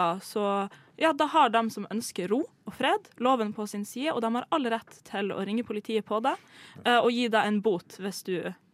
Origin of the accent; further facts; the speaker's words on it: Northern Norway, Norway; Oppe i nord, for eksempel, der jeg er fra, så er det veldig lite tilfelle av det